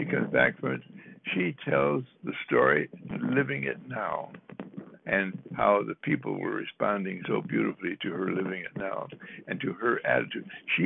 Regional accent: United States; But I'm an American, and America has the most beautiful finances in the world.

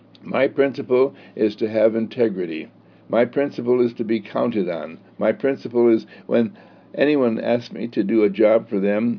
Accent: Wauwatosa, Wisconsin, United States; As I was growing up in Wauwatosa, Wisconsin, my father was a building contractor

